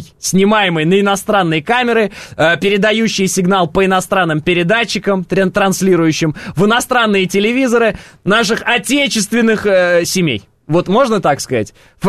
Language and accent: Russian; Kazakhstan; мы, казахи